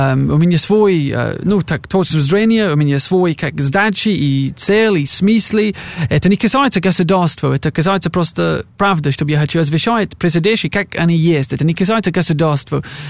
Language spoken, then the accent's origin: Russian; United Kingdom; Russian is a second language; Но я из Великобритании